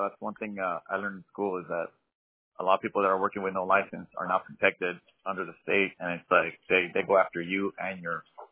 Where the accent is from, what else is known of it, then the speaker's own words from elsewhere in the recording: San Bernardino, California, United States; born there; Actually, I was born in San Bernardino, so.